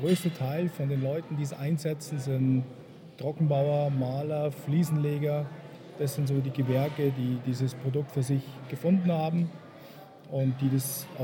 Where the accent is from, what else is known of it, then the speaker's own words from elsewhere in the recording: Bavaria, Germany; accent: Bavarian; Ich komme aus dem Chiemgau, nahe der Salzburger Grenze.